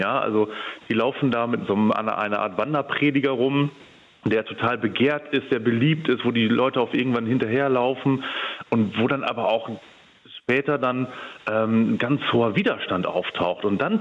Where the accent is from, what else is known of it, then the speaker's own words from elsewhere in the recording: Lower Saxony, Germany; ich habe dann immer gesagt, so aus der Nähe von Osnabrück und so.